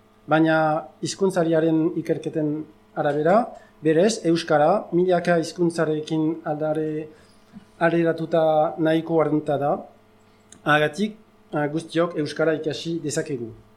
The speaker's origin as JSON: {"language": "Basque", "town": "Bilbao", "region": "Basque Country", "country": "Spain", "second_language": "Basque", "said": "eta Bilbotarra naiz"}